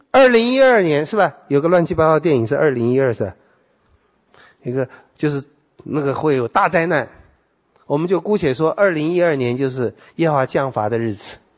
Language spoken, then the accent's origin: Chinese; Taiwan